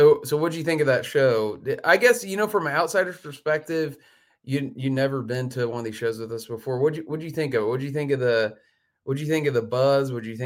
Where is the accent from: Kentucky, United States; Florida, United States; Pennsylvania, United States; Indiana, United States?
Indiana, United States; I'm really, really pumped that we're going to be releasing it in Ohio, even though Indiana is my home state.